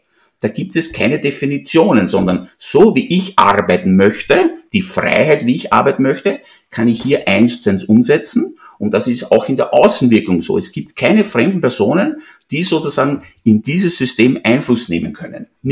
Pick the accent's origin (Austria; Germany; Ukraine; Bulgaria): Austria; das ist bei uns in Österreich auch so.